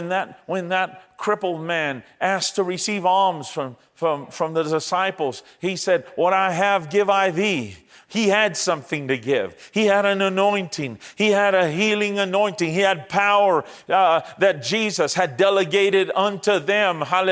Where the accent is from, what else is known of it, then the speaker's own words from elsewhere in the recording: Texas, United States; And I was sitting with the Texas team because I'm from Texas.